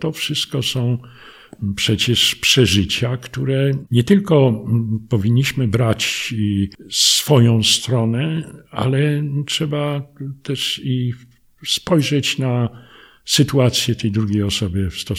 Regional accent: Warsaw, Masovian Voivodeship, Poland; moved away as an adult; now in Kraków, Poland; ja wychowałem się w Warszawie, maturę zdawałem w Warszawie, ale chciałem troszkę odejść z gniazda i dlatego przyjechałem na studia do Krakowa.

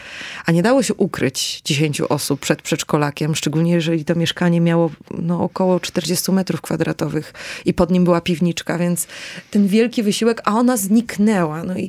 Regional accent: Dębica, Subcarpathian Voivodeship, Poland; w Małopolsce, Podkarpaciu, w moich rodzinnych stronach, pochodzę z Dębicy

